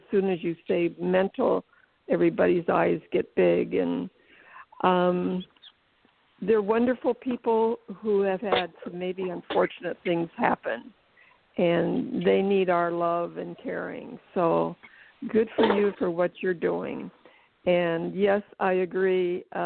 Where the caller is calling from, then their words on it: Florida, United States; From beautiful Florida.